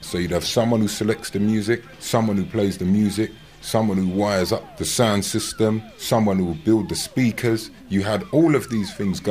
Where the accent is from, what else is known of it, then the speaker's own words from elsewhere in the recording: London, United Kingdom; I am South London, as well as African, as well as Jamaican.